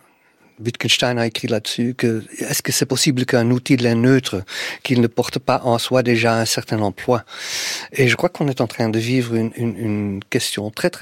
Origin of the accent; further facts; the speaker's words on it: Flanders, Belgium; first language Dutch; French is a second language; parce que ma langue maternelle, c'est le néerlandais, c'est le flamand, qui est une forme de néerlandais.